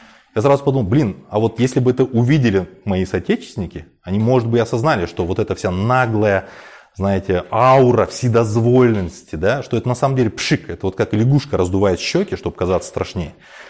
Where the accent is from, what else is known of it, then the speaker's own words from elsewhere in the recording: Kazakhstan; Мы, казахи, сами себя уничтожаем информационно.